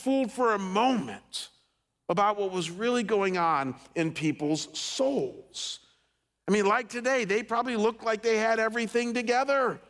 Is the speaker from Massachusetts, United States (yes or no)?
no; Cleveland, Ohio, United States; I come from Cleveland, Ohio, and years ago when I was pastoring there